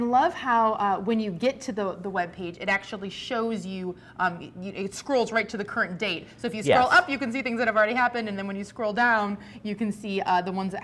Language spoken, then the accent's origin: English; Michigan, United States; I was really curious to see who was leading in my home state. And so I actually went to Bing, which I use for all my searches, and I typed in, I think, Michigan primaries.